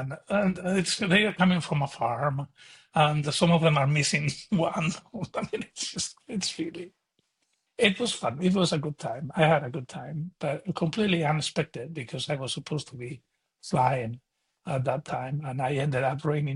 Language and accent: English; Pamplona, Navarre, Spain; So they were pleased to learn that I was actually from Pamplona, and some people took pictures with me.